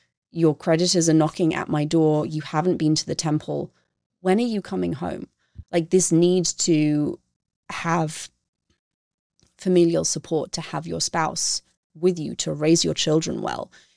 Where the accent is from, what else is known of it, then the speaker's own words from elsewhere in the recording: United Kingdom; And for me as a British person